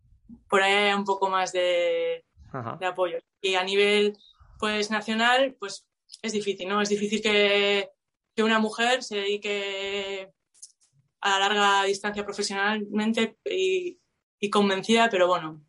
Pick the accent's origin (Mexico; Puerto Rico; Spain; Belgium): Spain; siendo un triatleta español